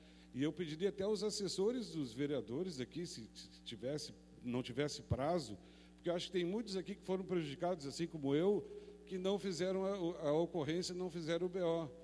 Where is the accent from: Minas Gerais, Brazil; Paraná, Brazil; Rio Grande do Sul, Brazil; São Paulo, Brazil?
Rio Grande do Sul, Brazil; Bujuru; born there; eu sou servidor público e proprietário de terras lá no Estreito e sou nascido aqui em Bujuru.